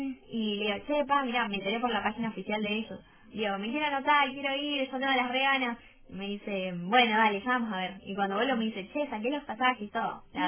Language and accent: Spanish; Río Grande, Tierra del Fuego, Argentina; also born or lived in Tucumán; en realidad soy tucumana, pero vivo acá en Tierra del Fuego.